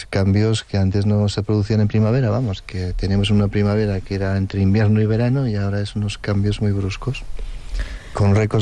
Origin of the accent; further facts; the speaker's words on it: Navarre, Spain; yo no soy de Pamplona, soy de la montaña